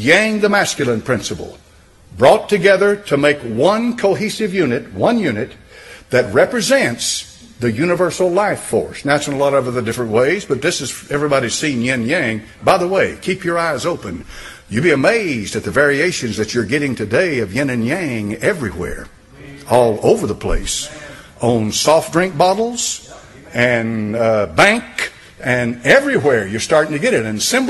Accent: England, United Kingdom; I'm an Englishman. I speak English.

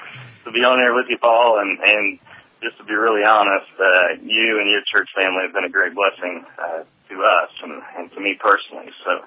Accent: Bible Belt, United States; And so, I grew up in Bible Belt USA, small town, religious community. The joke is there's about 1,500 people and about 1,600 churches.

